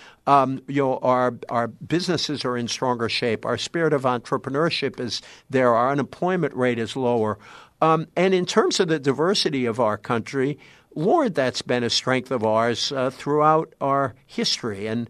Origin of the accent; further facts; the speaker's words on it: Massachusetts, United States; first language French; English is a second language; French was actually my first language. We lived in an ethnic town in Massachusetts, and my parents wanted to keep the ancestral language alive with the kids.